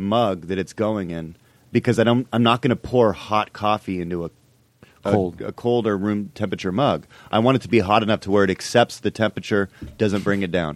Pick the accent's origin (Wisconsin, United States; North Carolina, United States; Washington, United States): Washington, United States; Seattle; Never, but I'm from Seattle